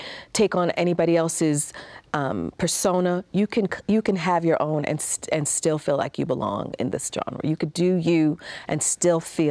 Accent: Baltimore, Maryland, United States; So I knew that I could play … 's from Baltimore and I'm from Baltimore.

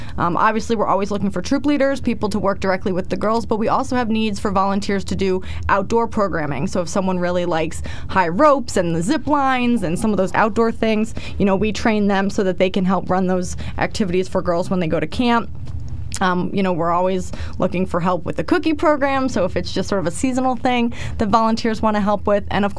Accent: New Jersey, United States; I grew up in New Jersey, so I was part of a troop there.

